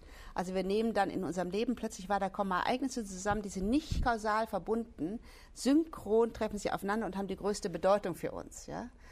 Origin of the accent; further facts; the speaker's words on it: Bavaria, Germany; ich bin in Bayern aufgewachsen, aber ich war nicht im katholischen Glauben drin.